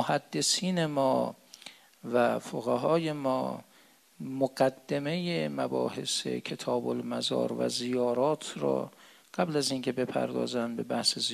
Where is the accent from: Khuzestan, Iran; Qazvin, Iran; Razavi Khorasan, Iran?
Razavi Khorasan, Iran; Mashhad; مثل شما و ما که مشهدی هستیم